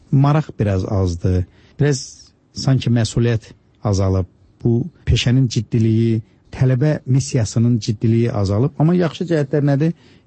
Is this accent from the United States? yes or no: no; Babayl, Zangilan District, Azerbaijan; born there